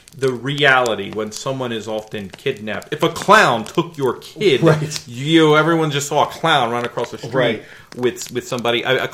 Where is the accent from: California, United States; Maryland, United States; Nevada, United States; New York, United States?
Maryland, United States; growing up in Harford County, not too far from where I used to live